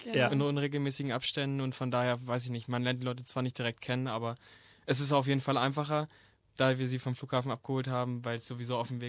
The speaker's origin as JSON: {"language": "German", "region": "Lower Saxony", "country": "Germany", "said": "ich komme aus Niedersachsen, aus der Nähe von Hannover"}